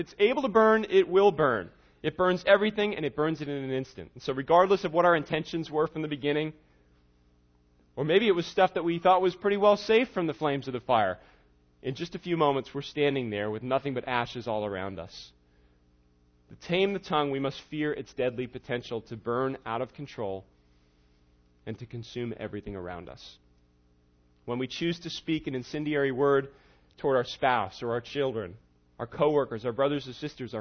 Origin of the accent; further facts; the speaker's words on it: New York, United States; I grew up in New York. And so if you grew up in New York, maybe you're thinking that's the garbage dump. But I grew up in New York.